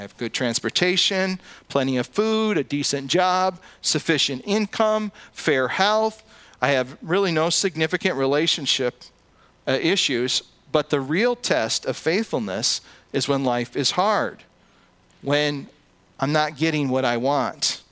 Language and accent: English; United States; And here's the problem, is that I'm American.